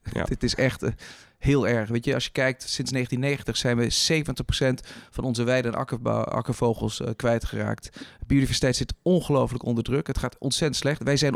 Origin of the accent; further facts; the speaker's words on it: Switzerland; also born or lived in England; now in Netherlands; ik ben mijn hele leven heb ik opgegroeid in het buitenland. Ik heb op kostschool gezeten in Engeland. Ik ben in Zwitserland opgegroeid. Rotterdam gaan studeren. En uiteindelijk zijn we hier dan een beetje gaan settelen.